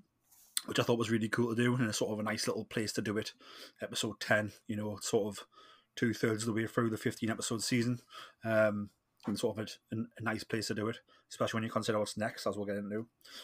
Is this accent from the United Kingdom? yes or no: yes; North East England, United Kingdom